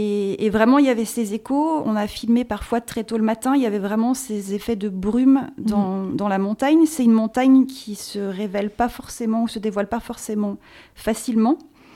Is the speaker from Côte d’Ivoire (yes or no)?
no; Auvergne-Rhône-Alpes, France; also born or lived in London, United Kingdom / Glasgow, United Kingdom; Je suis originaire de la Loire et j'ai longtemps vécu à l'étranger puisque j'ai passé 15 ans au Royaume-Uni.